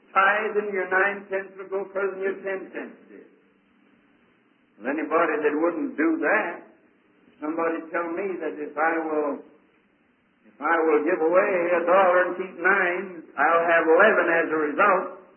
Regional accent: Pennsylvania, United States

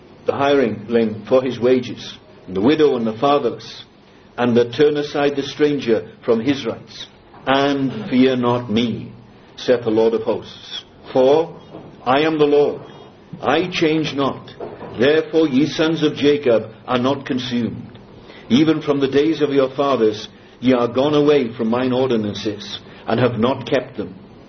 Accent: Wales, United Kingdom; I come from Wales, and Wales is the land of song

